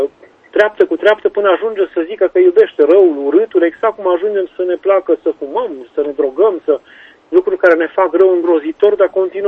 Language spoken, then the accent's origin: Romanian; Romania; born there; Sunt un om obișnuit, m-am născut în România